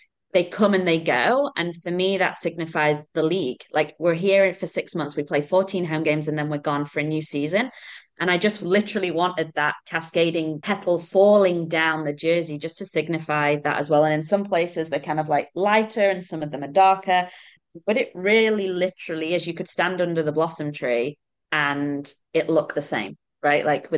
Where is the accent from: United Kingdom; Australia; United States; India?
United Kingdom; England; Like, obviously, I'm English.